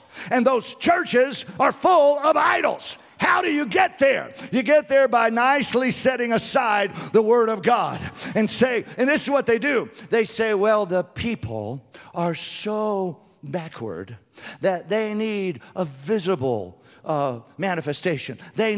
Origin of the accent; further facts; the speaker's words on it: Louisiana, United States; And so I'm from South Louisiana. And so half the world down there is Roman Catholic.